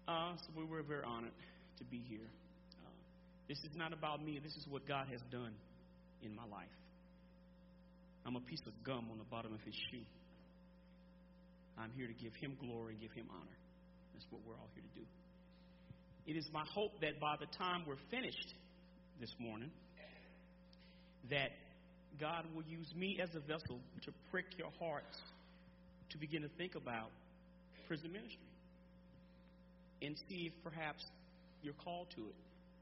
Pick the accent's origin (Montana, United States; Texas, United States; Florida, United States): Texas, United States; Amarillo; I'm from Amarillo, Texas. That's where I was born. I'm 47 years old. And I was raised very well.